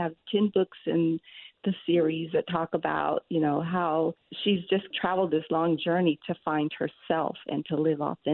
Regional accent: San Diego, California, United States; I grew up in San Diego and I moved, you know, to the LA area and went to college there.

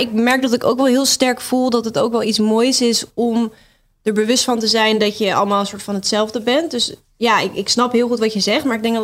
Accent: Netherlands; ik denk dat wij dat misschien als Nederlanders bijna niet kunnen voorstellen dat je zo bent

